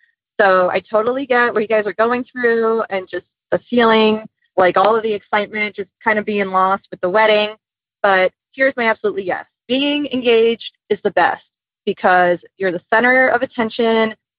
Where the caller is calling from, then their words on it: Philadelphia, Pennsylvania, United States; I'm calling from Philly